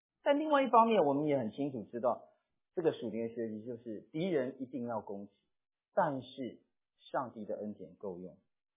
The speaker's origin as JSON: {"language": "Chinese", "country": "China", "said": "鸿门宴，我们中国人叫鸿门宴"}